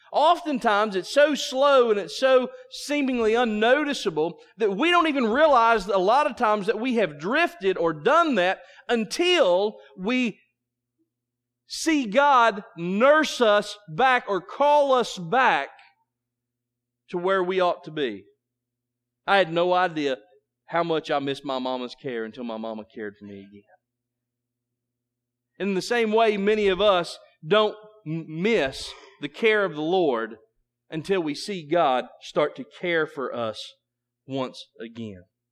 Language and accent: English; Marion, Kentucky, United States; And when I got to Eddyville, Kentucky, to go through to my hometown of Marion